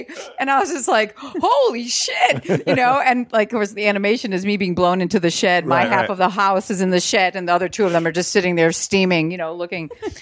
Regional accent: Chicago, Illinois, United States; Yeah, so I'm from Chicago. But anyway, I wanted to go away.

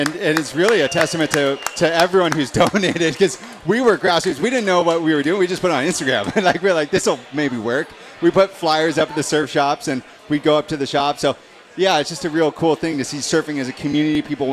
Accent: San Clemente, California, United States; Lower Trestles is dear to my heart, obviously growing up in San Clemente.

